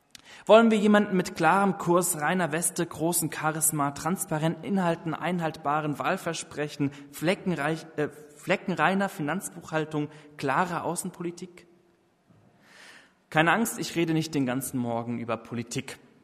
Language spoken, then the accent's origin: German; Lohra, Hesse, Germany; also born or lived in Biebertal; Ich komme ursprünglich aus Lora-Weipolzhausen, ist ja gleich hier um die Ecke. Bin in der evangelischen Gemeinschaft in Biebertal groß geworden.